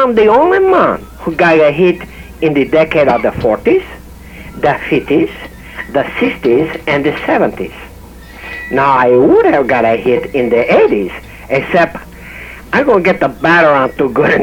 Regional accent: Cuba; He's from Cuba. I'm from Cuba. I'm not in the Hall of Fame.

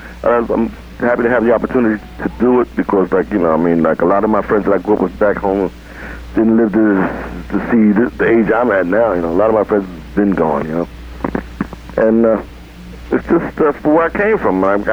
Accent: Philadelphia, Pennsylvania, United States; Because I knew a girl, when I grew up in Philly, I knew a girl named Louise

